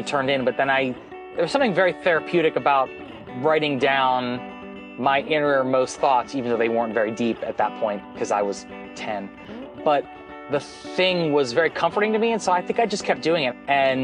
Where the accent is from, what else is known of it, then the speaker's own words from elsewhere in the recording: Ohio, United States; And that wasn't necessarily something growing up in Ohio. Imagination wasn't exactly celebrated.